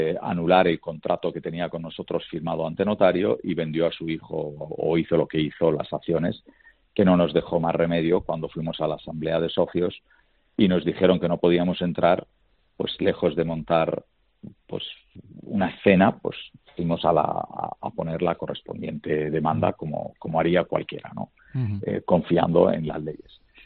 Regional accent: Asturias, Spain; now in Málaga, Spain; si soy asturiano, si quieres me vengo con un turbante la próxima vez, pero no lo sé. Tengo el nombre de mi abuelo, me siento muy orgulloso de ello, como asturiano pues muy orgulloso, y como malagueño que llevo pues toda la vida, veraneaba aquí cuando era chiquitito

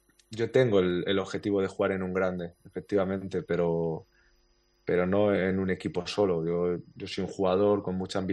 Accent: Spain; También soy español

